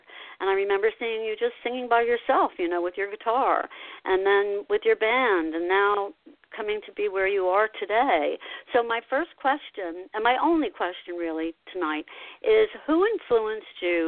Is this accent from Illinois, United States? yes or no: no; Asbury Park, New Jersey, United States; I grew up in Asbury Park. Everybody knows that, mostly, that listens to my show or that knows me. But I grew up in Asbury Park.